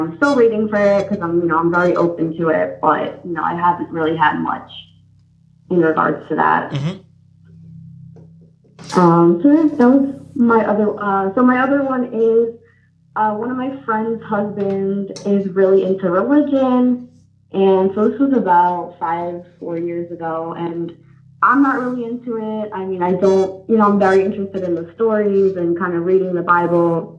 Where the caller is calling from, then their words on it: New York, United States; I am calling from Westchester County in New York.